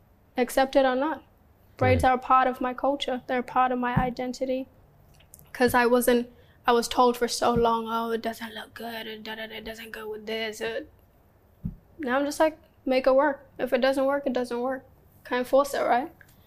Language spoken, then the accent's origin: English; Australia; growing up in Australia, there's a lot of refugees